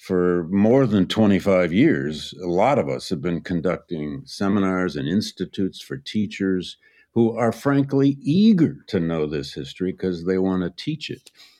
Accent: Flint, Michigan, United States; I grew up in Flint, Michigan, a similar place.

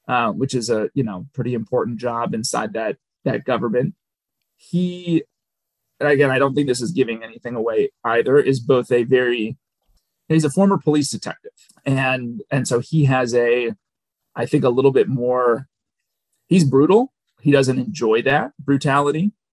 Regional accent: Minneapolis, Minnesota, United States; I think that's probably a Texas thing coming out there, even though I'm from Minneapolis.

